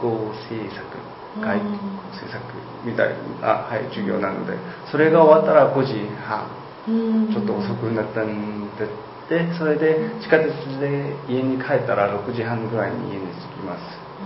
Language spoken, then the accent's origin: Japanese; South Korea; first language Korean; Japanese is a second language; 韓国語はもちろ なんか母国語なんで、はい、すごくなんかよくわかるから、あんまり考えなくても話せるんですけど、日本語はそんな風にはまだならなかったので難しいです